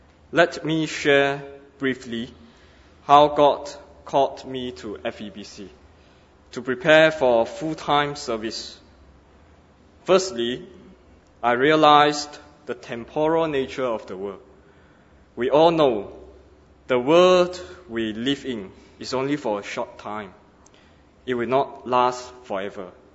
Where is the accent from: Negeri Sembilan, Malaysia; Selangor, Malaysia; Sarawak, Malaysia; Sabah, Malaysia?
Sarawak, Malaysia; I come from Cebu, Sarawak, Malaysia. I grew up in a non-Christian family.